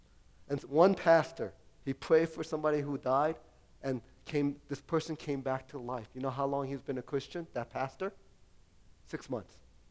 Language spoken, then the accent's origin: English; Chicago, Illinois, United States; I grew up in Chicago, and I had a lot of issue. You know, if growing up in Chicago … you know, in the 70s.